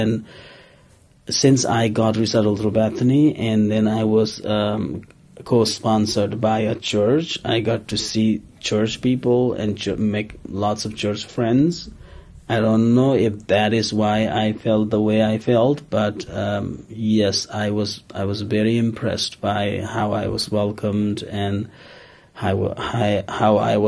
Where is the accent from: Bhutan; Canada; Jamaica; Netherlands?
Bhutan; English is a second language; now in United States; I am originally from Bhutan. It's a country between India and China, and I have been in the United States for about 8.5 years now.